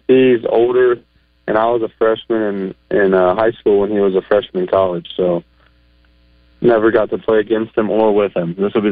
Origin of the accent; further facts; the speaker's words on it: Oklahoma, United States; I'm from Oklahoma, so that place is like 30 minutes from my house.